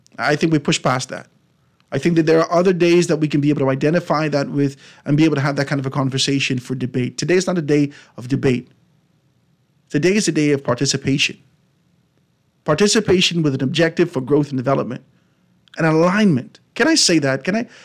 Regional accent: Bahamas; And I came from the Bahamas.

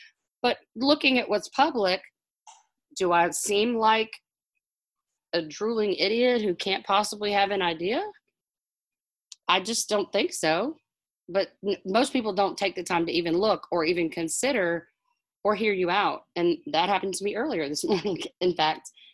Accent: Louisiana, United States; I was raised in Louisiana where you eat carbs with everything. And we were poor.

